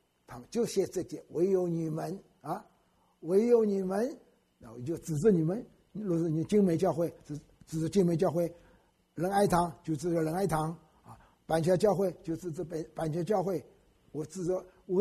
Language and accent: Chinese; China; 新约很好记，神给我们中国人特别，39、27嘛，你记住这样子。